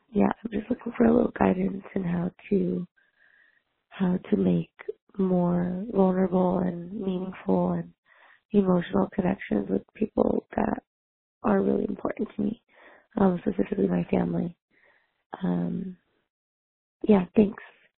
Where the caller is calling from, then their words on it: Los Angeles, California, United States; I'm calling from Los Angeles.